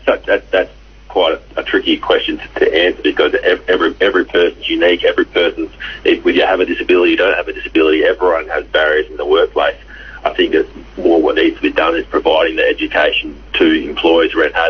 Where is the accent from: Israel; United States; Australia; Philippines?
Australia; Western Australia; Growing up in Western Australia, it's not the normal sport.